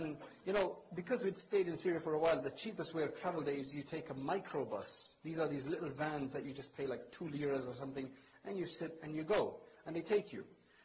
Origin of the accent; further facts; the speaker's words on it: England, United Kingdom; So we clarified, we're from England, and, you know.